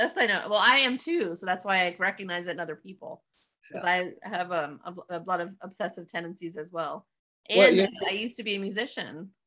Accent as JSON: {"language": "English", "town": "Miami", "region": "Florida", "country": "United States", "tie": "born or raised there", "said": "I grew up in Florida. I grew up in Miami, near Miami, there's a lot of Cuban culture there."}